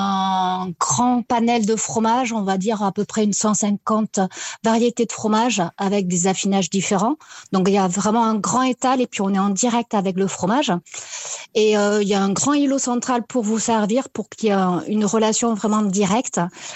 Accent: Toulouse, Occitanie, France; Je suis originaire de Toulouse

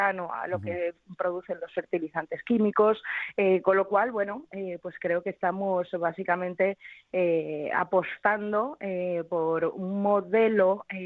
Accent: Salamanca, Castile and León, Spain; muchos de nosotros somos de Salamanca, incluso cuando hayamos estado, bueno, pues trabajando fuera

